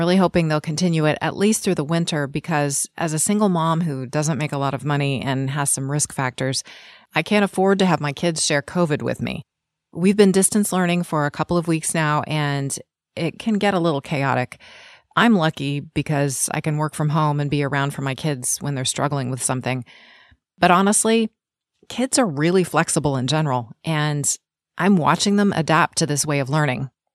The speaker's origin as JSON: {"language": "English", "town": "Sacramento", "region": "California", "country": "United States", "said": "from Sacramento."}